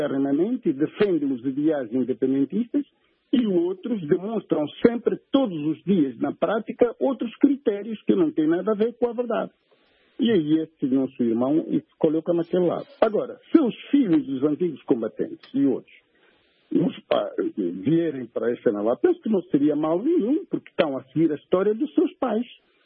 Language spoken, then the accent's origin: Portuguese; Nambuangongo, Bengo, Angola; eu sou do Zala Nambongongo, portanto, faço parte desse teatro, conheço a realidade de cada um desses sítios